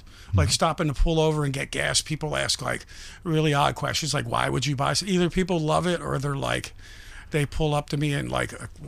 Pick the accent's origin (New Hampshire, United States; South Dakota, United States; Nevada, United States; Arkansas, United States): Nevada, United States; Las Vegas; also born or lived in Atlantic City, United States; I was born in Atlantic City, but left there at 8. I more or less grew up in Vegas.